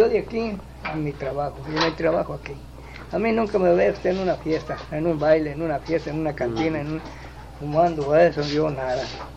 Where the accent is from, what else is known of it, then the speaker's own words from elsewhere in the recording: Sancho Román, Zacatecas, Mexico; also born or lived in Tepechitlán; yo nací en Tepechtlán, pero me crié en Sancho Román.